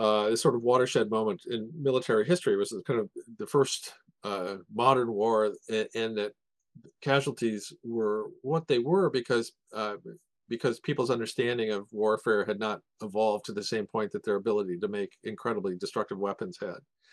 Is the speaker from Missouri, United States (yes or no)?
yes; Kansas City, Missouri, United States; My hometown stadium, Arrowhead Stadium in Kansas City, is one of the very worst.